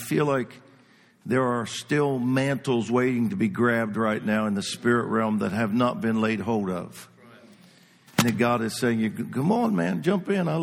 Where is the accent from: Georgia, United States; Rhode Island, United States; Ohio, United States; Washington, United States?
Ohio, United States; I went back to Ohio and I ministered in my hometown.